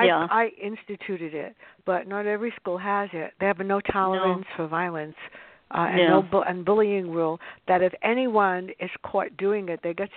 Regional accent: Bronx, New York, United States; Well, I taught in a tough school in the Bronx, and I grew up in the South Bronx

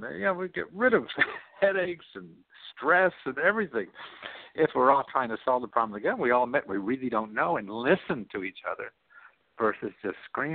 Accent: Wilkes-Barre, Pennsylvania, United States; Yeah, I was a short, fat kid growing up in Wilkes-Barre, Pennsylvania.

